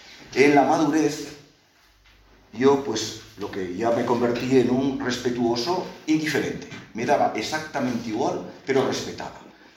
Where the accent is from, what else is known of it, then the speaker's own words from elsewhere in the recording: Navarre, Spain; born there; yo nací en Navarra, en una familia de clase media, donde no me faltó el amor, gracias a Dios.